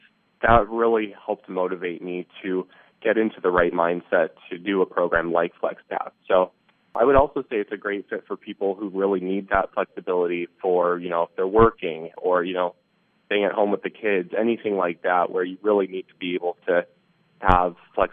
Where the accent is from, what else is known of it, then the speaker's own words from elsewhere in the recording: Chicago, Illinois, United States; also born or lived in Iowa City, United States; So I was born in Iowa City, Iowa. My mother and I lived there for about a year. And then we actually ended up going to Chicago because she wanted to go to school to become a doctor. So I actually grew up in downtown Chicago for about 14 years.